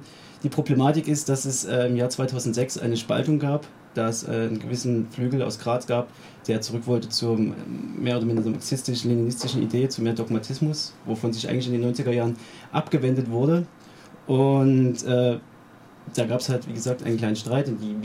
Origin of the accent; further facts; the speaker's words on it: Dresden, Saxony, Germany; moved away as an adult; also born or lived in Marburg; now in Linz, Austria; ja, wie schon angekündigt. Ich komme ursprünglich aus Dresden. Hab dann in Marburg die klassische Politikwissenschaft studiert und ja, jetzt bin ich hier in Linz